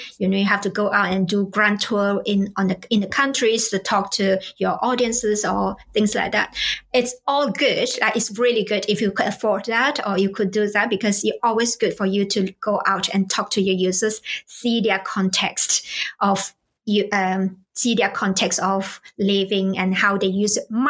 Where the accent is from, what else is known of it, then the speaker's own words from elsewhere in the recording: Malaysia; I'm originally from Malaysia, I'm Malaysian Chinese.